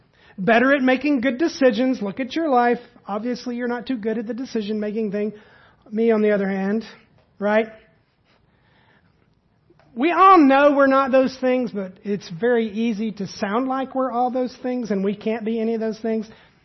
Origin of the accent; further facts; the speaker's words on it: Tennessee, United States; I'm from East Tennessee. When I hear wilderness, I think woods.